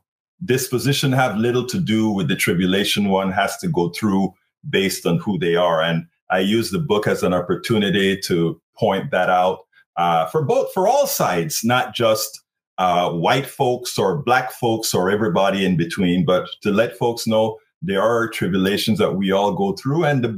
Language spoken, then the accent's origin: English; Panama; moved away as an adult; now in United States; I'm originally from Central America and Panama specifically. I came to the United States in the early 80s, late 70s to go to college.